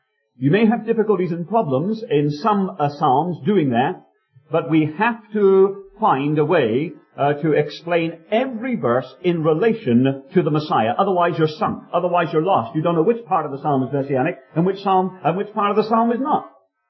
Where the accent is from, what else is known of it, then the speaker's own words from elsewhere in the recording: Plymouth, South West England, United Kingdom; now in Bath, United Kingdom; That means that I'm living in Bath now, but I'm not really a Bathonian. I think that's what they're called. I'm really a Plymouthian. I was born and brought up in Plymouth.